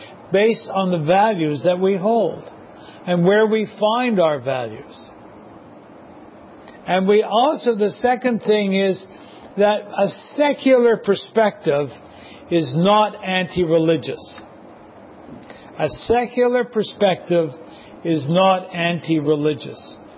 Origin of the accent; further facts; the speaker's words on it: Canada; And we have many points of view, but together we are Canadian.